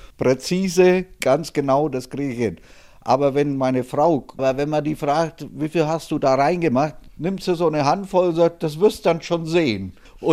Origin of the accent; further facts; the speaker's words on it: Bavaria, Germany; born there; moved away; Also ich bin geborener Mittelfranke. Aber ich bin seit 1974 in Schleswig-Holstein. Ich kann auch gut Plattdeutsch schon.